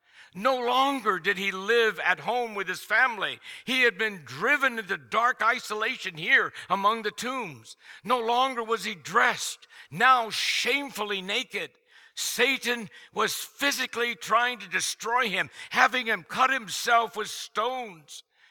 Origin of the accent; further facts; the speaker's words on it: India; As you know, I grew up in India, country many refer to as the devil's stronghold